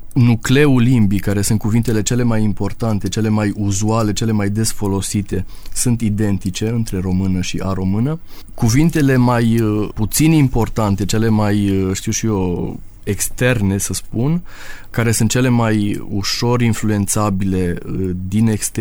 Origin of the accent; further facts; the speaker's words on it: Romania; pentru mine, ca român, care ascult acolo limba română